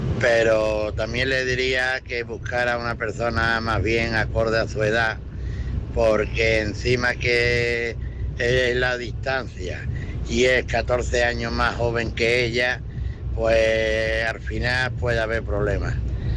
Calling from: Seville, Andalusia, Spain; de Sevilla, en ruta.

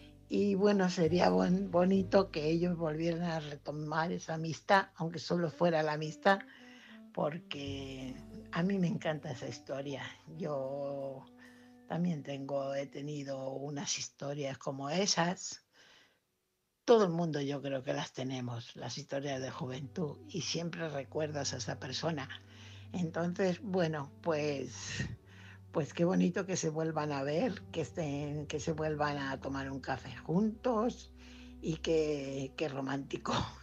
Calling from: Fuenlabrada, Community of Madrid, Spain; corresponsal de Fuenlabrada.

